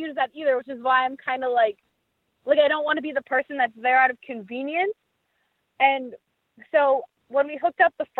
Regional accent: New York, United States; I'm originally from New York.

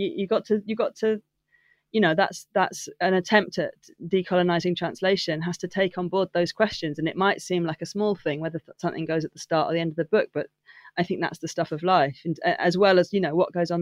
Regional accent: United Kingdom; as you can hear, I'm British

